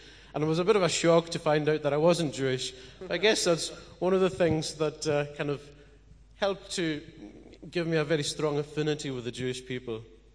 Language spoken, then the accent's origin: English; Scotland, United Kingdom; I'm from the Isle of Lewis originally.